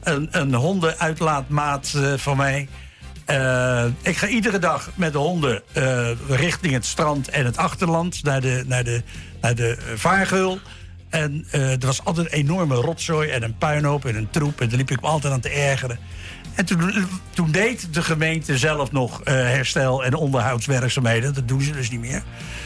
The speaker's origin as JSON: {"language": "Dutch", "town": "Rotterdam", "region": "South Holland", "country": "Netherlands", "lives_now": "Blaricum, Netherlands", "said": "Nee, ik ben echt een Rotterdammer."}